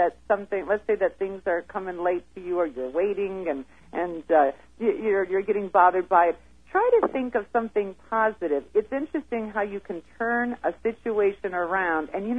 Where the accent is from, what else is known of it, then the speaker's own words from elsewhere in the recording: New Jersey, United States; now in Arizona, United States; And then I now live in Arizona, but I came from New Jersey. So New York City and New Jersey, we have our fair share of that too.